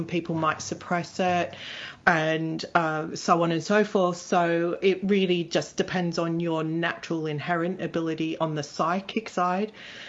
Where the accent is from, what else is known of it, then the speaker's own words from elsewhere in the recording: Australia; now in United Kingdom; you might pick up I've got a little bit of an accent, which isn't English. I'm originally from Australia